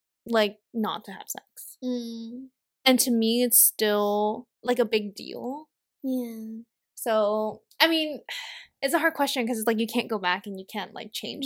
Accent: Hong Kong; I think also living in Hong Kong, like growing up in Hong Kong

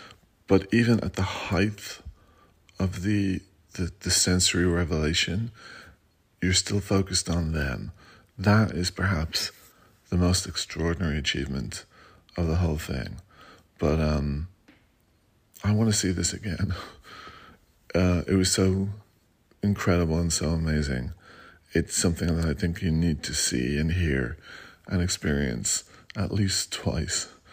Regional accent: Dublin, Leinster, Ireland; from Dublin, Ireland

